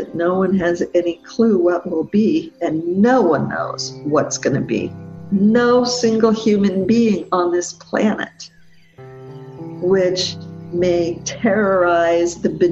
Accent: Beit She'arim, Northern District, Israel; in my hometown of Beit Sha'alim in Galilee.

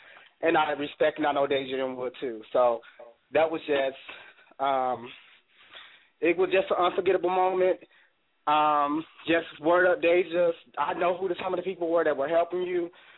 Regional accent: Dayton, Ohio, United States; I'm from Dayton, and I'm always going to support Dayton.

